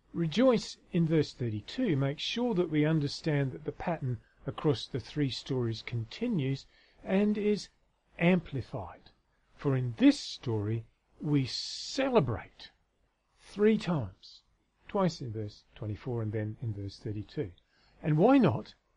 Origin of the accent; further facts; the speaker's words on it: Australia; As an Australian, I have no idea what a sheet cake is.